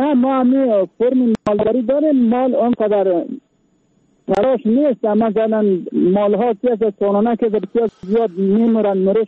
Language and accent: Persian; Badakhshan, Afghanistan; از ولایت بدخشان